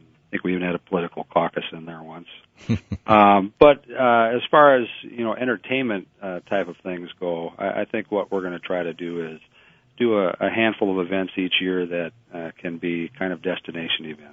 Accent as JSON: {"language": "English", "town": "Somerset", "region": "Wisconsin", "country": "United States", "tie": "born or raised there", "also_born_or_lived": "Janesville", "lives_now": "Minneapolis, United States", "said": "I live in Minneapolis, but I grew up in Wisconsin, born in Janesville, raised in Somerset"}